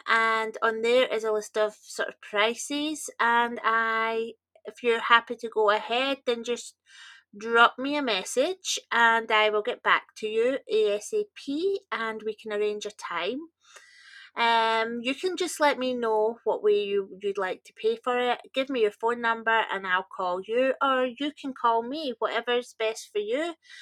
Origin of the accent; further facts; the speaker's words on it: Scotland, United Kingdom; little sample of my voice so that you can hear that I am indeed Scottish.